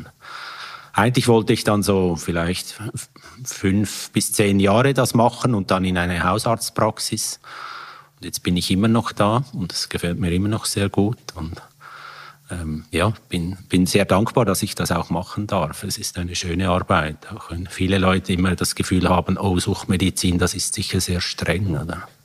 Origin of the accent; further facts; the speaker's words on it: Thalwil, Zurich, Switzerland; Ich bin in Thalwil aufgewachsen, war noch immer wieder in Zürich und bin auch in Zürich zur Schule gegangen.